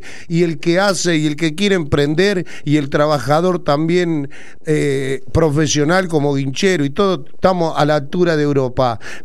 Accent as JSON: {"language": "Spanish", "country": "Argentina", "said": "Hermanos, somos argentinos, acá va más allá de esto."}